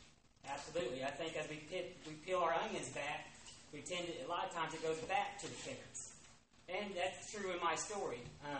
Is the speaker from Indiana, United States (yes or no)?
yes; Columbus, Indiana, United States; I am from Columbus, Indiana